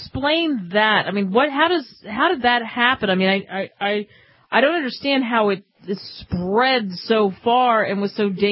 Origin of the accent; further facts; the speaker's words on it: Cherry Hill, New Jersey, United States; Whether you're in Connecticut, California, Illinois, or my hometown of Cherry Hill, New Jersey